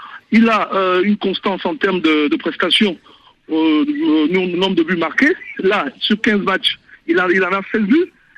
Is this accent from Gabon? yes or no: yes; Gabon; Et non seulement je suis gabonais